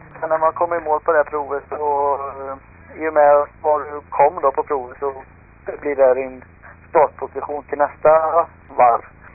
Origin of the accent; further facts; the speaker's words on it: Västra Götaland County, Sweden; Lite liknar det upplägget vi har på vindkuppen hemma i Skaraborg.